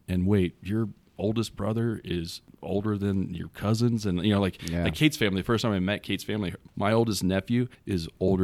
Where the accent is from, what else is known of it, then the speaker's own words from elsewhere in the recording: Texas, United States; because I was raised in Texas. I mean, there was a small Catholic church